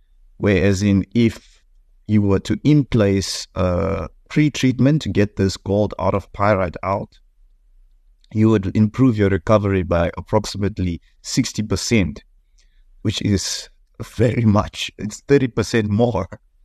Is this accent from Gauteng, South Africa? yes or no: yes; Johannesburg, Gauteng, South Africa; When I was growing up, I thought these were natural features. I grew up in the Johannesburg area.